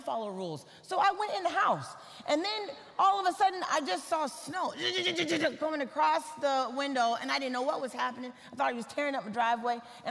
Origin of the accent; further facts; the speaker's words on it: Atlanta, Georgia, United States; moved away as an adult; now in Chicago, United States; So I am from Atlanta, Georgia. I moved to Chicago about now almost a year ago, and I don't like snow.